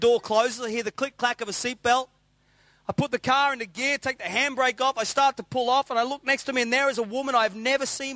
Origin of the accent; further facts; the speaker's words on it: Australia; My children automatically did what I did when I was a child growing up in Australia.